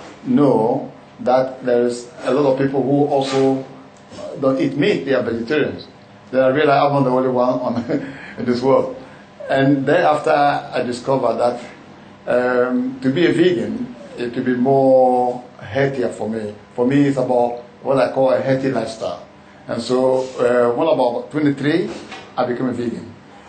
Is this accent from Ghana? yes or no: yes; Ghana; now in United Kingdom; originally I came from Ghana. Ghana is in West Africa.